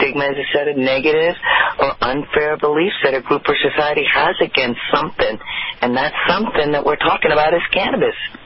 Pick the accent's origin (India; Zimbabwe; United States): India; I'm from India.